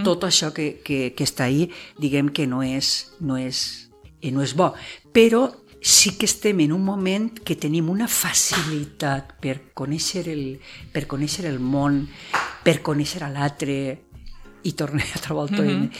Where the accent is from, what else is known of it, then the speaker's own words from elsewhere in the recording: Pego, Valencian Community, Spain; Dic, ah, jo soc de Pego.